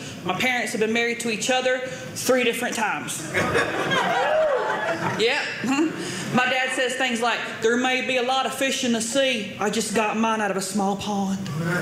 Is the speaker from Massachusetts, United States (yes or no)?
no; North Carolina, United States; Look, y'all, I am from North Carolina.